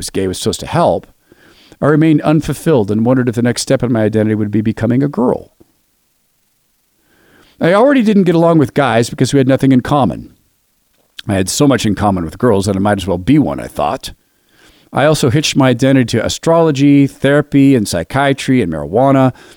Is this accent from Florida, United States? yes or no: no; Los Angeles, California, United States; also born or lived in Arkansas; I was an unmoored adolescent growing up in Los Angeles. One of the reasons we moved there from Arkansas was so I could be a child actor.